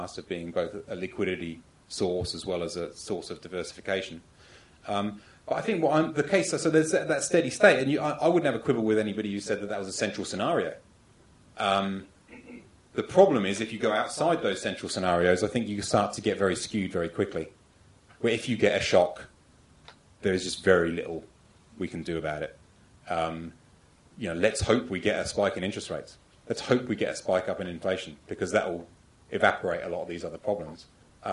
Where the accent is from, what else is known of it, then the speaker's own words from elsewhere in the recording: United Kingdom; now in Australia; You might be able to tell from my North Atlantic lilt that I'm not from Australia originally. I'm from the UK. I left the UK in 2000.